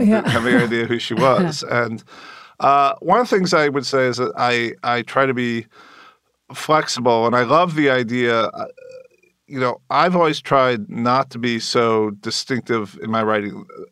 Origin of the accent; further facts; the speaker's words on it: Rockford, Illinois, United States; You know, I grew up in Rockford, Illinois. You're from the Midwest too.